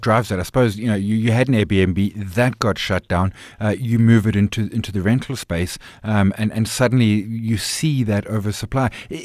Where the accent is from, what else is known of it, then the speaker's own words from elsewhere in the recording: South Africa; which obviously as a South African, we know it via NASPAS.